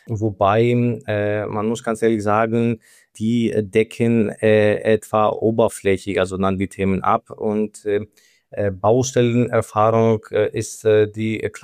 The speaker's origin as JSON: {"language": "German", "country": "Greece", "moved": "as an adult", "lives_now": "Germany", "said": "sehr bald 36 Jahre alt. Ich komme aus Griechenland, gebürtiger Grieche und seit den letzten 10 Jahren hier in Deutschland tätig. Und genau, vor 10 Jahren bin ich nach Deutschland gekommen, direkt nach dem Bauingenieurstudium."}